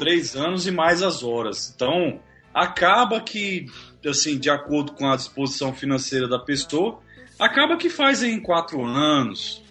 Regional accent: Brasília, Federal District, Brazil; moved away as an adult; also born or lived in Rondônia; now in Curitiba, Brazil; eu hoje tenho 30 anos, assim como vocês aí também, né? Eu nasci em Rondônia, mas logo depois de 2 anos, eu já vim aqui para Brasília, então me considero aí um cidadão brasiliense.

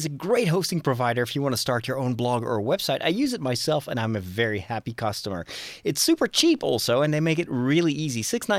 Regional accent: Netherlands; from the Netherlands

